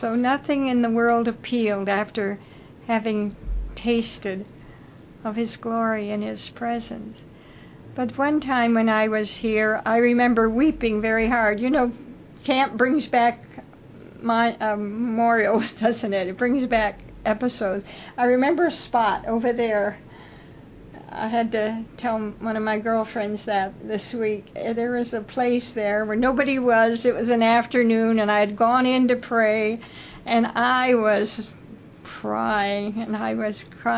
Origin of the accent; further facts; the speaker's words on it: Zion, Illinois, United States; Because I came from Zion, Illinois, and I thought the only place the presence of the Lord was in the faith home.